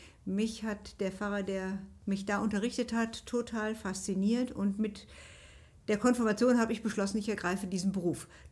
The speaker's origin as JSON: {"language": "German", "town": "Kempen", "region": "North Rhine-Westphalia", "country": "Germany", "tie": "born or raised there", "said": "Nein, ich komme vom Niederrhein. Ich bin aufgewachsen in Kempen."}